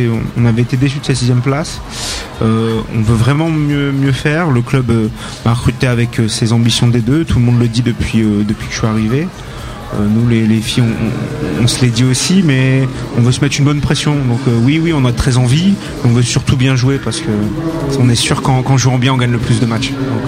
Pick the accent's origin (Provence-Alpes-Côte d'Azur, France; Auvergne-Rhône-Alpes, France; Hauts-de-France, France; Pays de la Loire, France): Hauts-de-France, France; Lille; Moi, je suis Lillois.